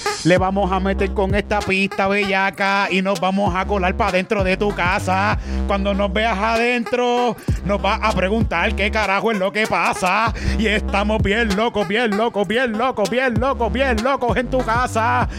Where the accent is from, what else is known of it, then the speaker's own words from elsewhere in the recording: Puerto Rico; yo soy boricua